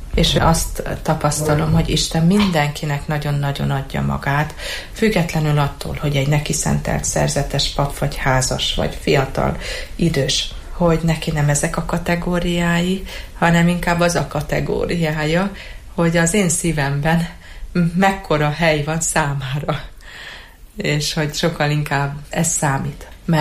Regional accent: Cluj-Napoca, Cluj County, Romania; Én Kolozsváron nevelkedtem.

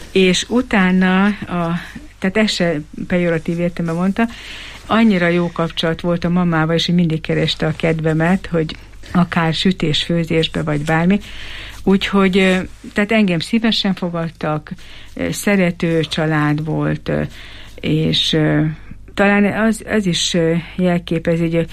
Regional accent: Eger, Heves, Hungary; Én ugye Egerben nőttem fel, városban

